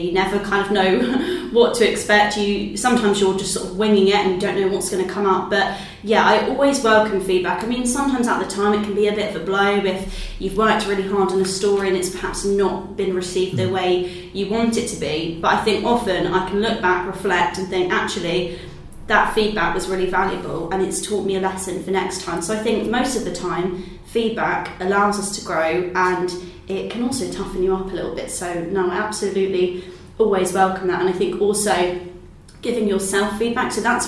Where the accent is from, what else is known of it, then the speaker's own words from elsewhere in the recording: South East England, United Kingdom; Yeah, so I'm from West Sussex, actually, but I know East Sussex so well, you know, Brighton, I'm always in Brighton. But yeah, so I've lived in a town called Haverseth my whole life. For those who don't know, it's a bit of a commuter town. It's in between Brighton and London.